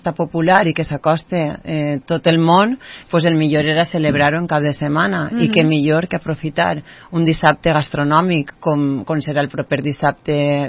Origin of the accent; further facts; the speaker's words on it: Oliva, Valencian Community, Spain; a Oliva som valencians, mos agrada la paella i mos agrada la festa